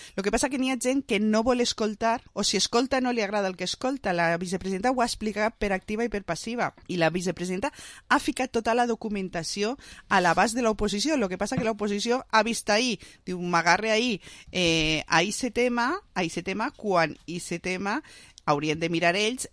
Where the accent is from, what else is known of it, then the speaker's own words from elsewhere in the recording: Vila-real, Valencian Community, Spain; representar a la meva província i sobretot al meu poble, que tu ja saps que jo soc molt envaixadora de Vila-real allà on vaig.